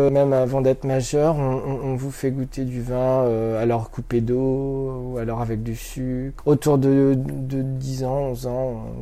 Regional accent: Verteuil, France; Oui, je suis de Verteuil

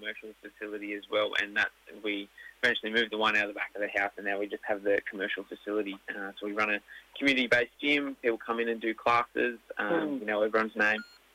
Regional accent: Boorowa, New South Wales, Australia; also born or lived in Sydney; I was born in Sydney, out in Western Sydney, out at Westmead. And then I actually moved out to Boorowa. It was a very small place, out in sort of just on the edge of, well, heading towards central west New South Wales

